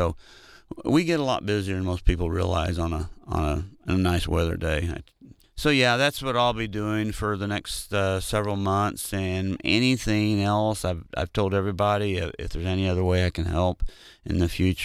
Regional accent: Pittsburg, Kansas, United States; I grew up in Pittsburgh, Kansas, and actually it's kind of interesting.

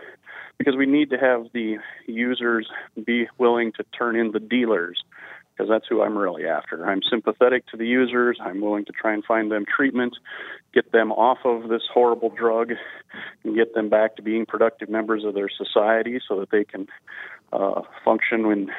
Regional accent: Yankton, South Dakota, United States; Well, I do believe that we do have some good facilities. Like, I'm from Yankton.

